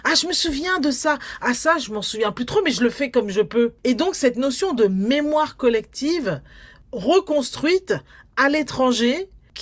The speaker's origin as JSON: {"language": "French", "town": "Paris", "region": "Île-de-France", "country": "France", "tie": "born there", "said": "Moi, en l'occurrence, je suis d'origine guadeloupéenne, je suis née à Paris"}